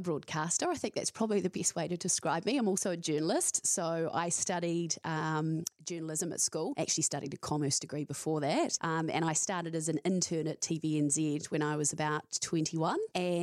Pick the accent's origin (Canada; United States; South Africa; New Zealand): New Zealand; Tarurutangi, Taranaki; So I grew up on a dairy farm in Taranaki, which is about, it's a place called Tarurutangi, which is 10 minutes out of New Plymouth. Very much a country upbringing